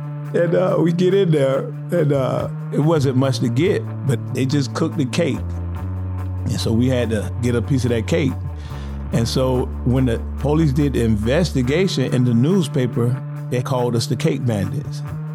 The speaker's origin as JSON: {"language": "English", "town": "Lake Alfred", "region": "Florida", "country": "United States", "tie": "born or raised there", "also_born_or_lived": "Eustis, Florida", "said": "I was born in Eustis, Florida. My mom and my dad, they were married. She had three girls, four boys. And so they got a divorce. And then we moved to Lake Alfred, Florida. And I was about 3 years old."}